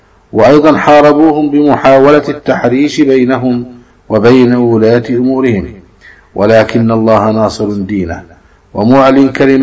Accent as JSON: {"language": "Arabic", "country": "Egypt", "said": "وأن يحفظ بلدنا مصر وولي أمرها بحفظه،"}